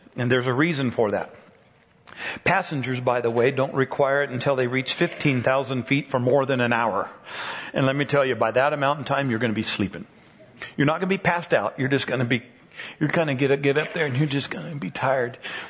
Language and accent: English; Colorado, United States; I said, I grew up in Colorado.